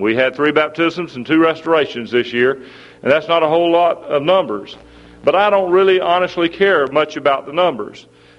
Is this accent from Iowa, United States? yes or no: no; Georgia, United States; also born or lived in Alabama; when I grew up in Georgia and lived in Georgia and Alabama and that area all my life. Some of you don't understand me as well because of my way of speaking sometimes.